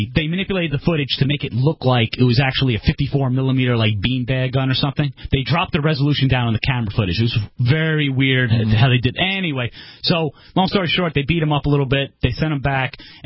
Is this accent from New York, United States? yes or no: yes; Long Island, New York, United States; Suffolk Community College on Long Island. I'm from Long Island.